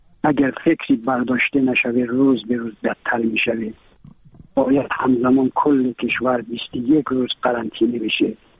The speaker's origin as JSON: {"language": "Persian", "country": "Iran", "said": "یک ایرانیم"}